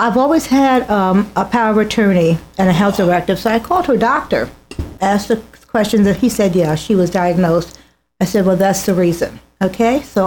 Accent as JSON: {"language": "English", "region": "California", "country": "United States", "said": "Well, my journey started with my mom in 2004. We're from California."}